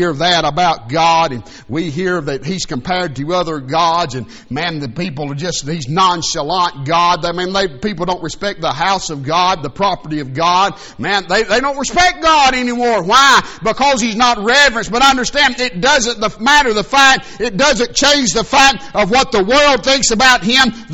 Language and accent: English; Georgia, United States; born there; It's not because that I'm a preacher, or not because I was born in North Georgia, or not because I'm a United States citizen and born live in the greatest country in the world.